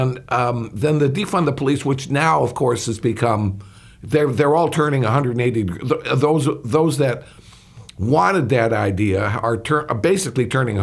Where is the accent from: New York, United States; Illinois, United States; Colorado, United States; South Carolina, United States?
Illinois, United States; Chicago; I look at the clash between, for instance, in my hometown of Chicago, and that nutmare that they got there that's absolutely ruining a beautiful city